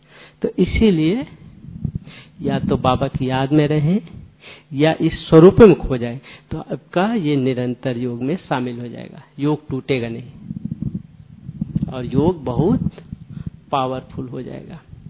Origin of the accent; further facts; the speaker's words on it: Varanasi, Uttar Pradesh, India; 27 साल के लगभग हुआ यहाँ समर्पित रूप से, बाकी ऐसे हम बनारस से हैं लोग